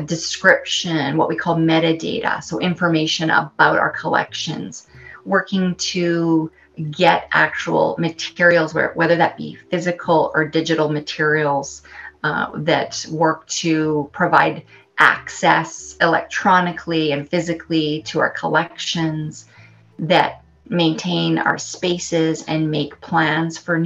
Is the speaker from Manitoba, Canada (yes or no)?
yes; Winnipeg, Manitoba, Canada; now in Edmonton, Canada; I'm a proud member of the Red River Métis, and I'm originally from Winnipeg, Treaty One territory, but I've made Edmonton my home for, oh my goodness, for over 25 years. So I did move to Edmonton in the fall of 1996